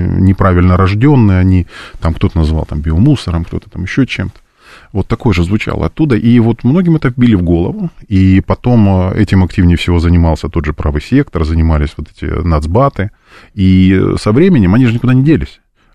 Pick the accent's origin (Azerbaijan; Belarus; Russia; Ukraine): Ukraine; Donbas; я как человек родом из Донбасса, вот я на себе это ощущал